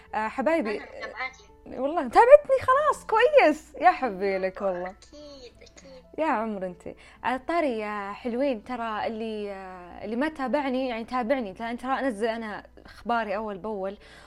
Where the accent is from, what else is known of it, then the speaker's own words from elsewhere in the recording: Riyadh, Riyadh Province, Saudi Arabia; كان الاجواء عندنا في الرياض مرة بطر والزحمة،